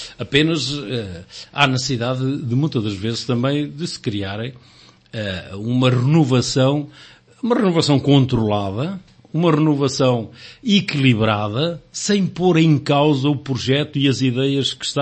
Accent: Portugal; nós somos, nós portugueses, de uma forma genérica, costumamos dizer mal numa primeira reação

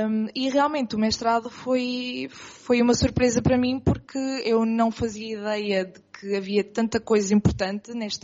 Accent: Estarreja, Aveiro, Portugal; eu sou de Estarreja, não considero propriamente um meio assim muito rural

